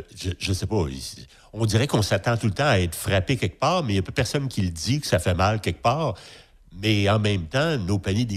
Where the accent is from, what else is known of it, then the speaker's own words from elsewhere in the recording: Quebec, Canada; Tu sais que même chez nous au Québec